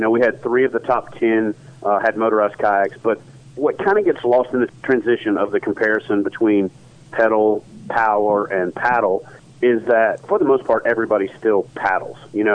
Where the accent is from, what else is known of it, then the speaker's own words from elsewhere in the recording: Tennessee, United States; Here in my home state of Tennessee, it's unbelievable.